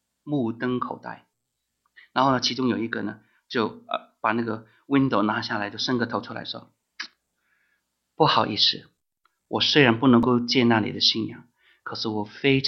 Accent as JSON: {"language": "Chinese", "region": "Guangdong", "country": "China", "said": "我们广东人说过桥抄板"}